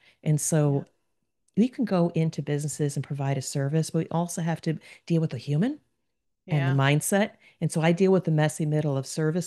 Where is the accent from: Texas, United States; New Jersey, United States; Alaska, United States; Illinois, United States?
New Jersey, United States; now in Cincinnati, United States; And if you listen to my accent, I am a Jersey girl, but transplanted to the beautiful state of Ohio, Cincinnati, an amazing town.